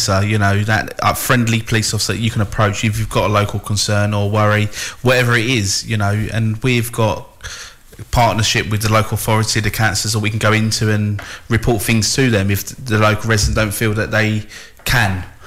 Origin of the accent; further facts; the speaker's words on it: Kennington, London, United Kingdom; But because I'm from there, I was born in Kennington, I still live in Kennington, and I police Kennington.